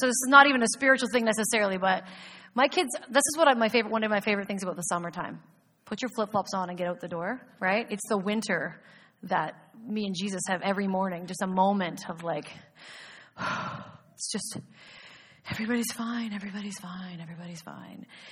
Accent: Petrolia, Ontario, Canada; But growing up in Petrolia, there was a banner on this wall right near the front.

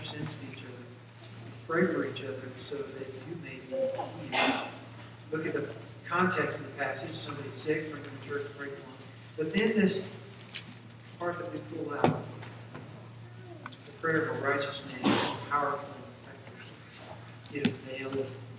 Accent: United States; because we're human, because we're American, and because we've been raised in this sort of culture

